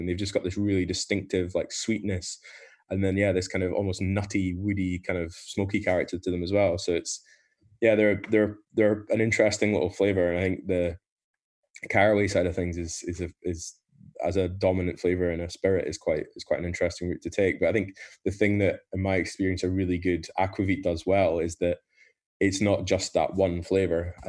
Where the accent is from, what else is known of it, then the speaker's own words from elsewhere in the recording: Scotland, United Kingdom; just make it very clear that I'm a Scotsman, then I'd be much happier.